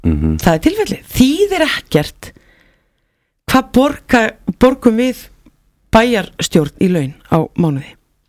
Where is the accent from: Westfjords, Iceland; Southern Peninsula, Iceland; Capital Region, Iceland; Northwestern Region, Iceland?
Southern Peninsula, Iceland; það samið af … úr mínum heimabæ, bænu sem ég bý